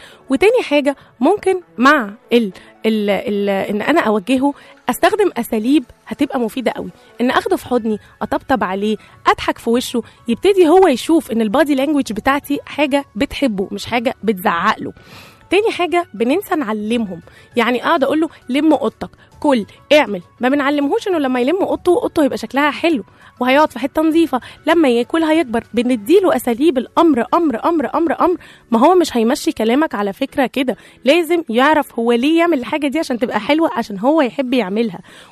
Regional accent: Egypt; طبعا احنا شعب مصري بيحب دايما يتريق على كل حاجه

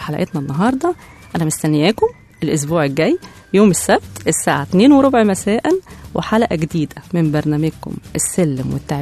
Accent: Egypt; حقيقة احنا بلدنا مصر بلد جميلة جدا جدا جدا جدا

